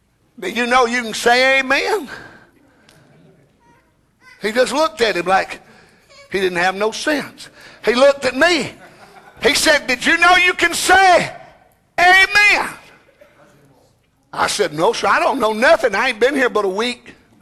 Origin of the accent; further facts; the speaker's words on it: Bryson City, North Carolina, United States; I'm from Bryson City.